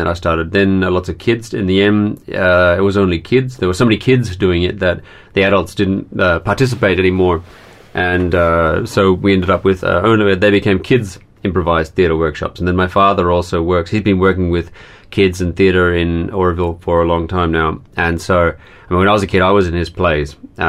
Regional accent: Australia; I am Australian. I come from Australia.

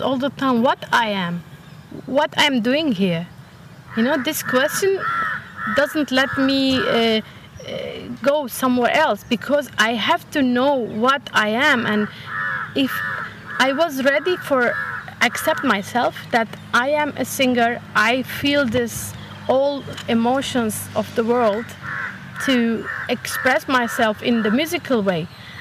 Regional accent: Turkey; English is a second language; now in Germany; a country where I grew up, that was Turkey.

